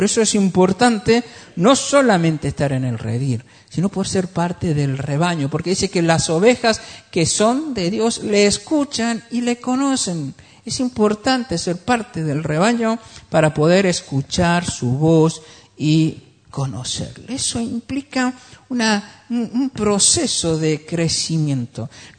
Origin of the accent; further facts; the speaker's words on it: Argentina; Es que soy argentino, no pasa nada.